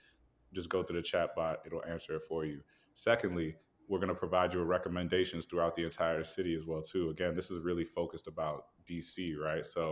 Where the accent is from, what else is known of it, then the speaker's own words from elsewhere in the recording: Ondo, Nigeria; I'm from Ondo State, Nigeria.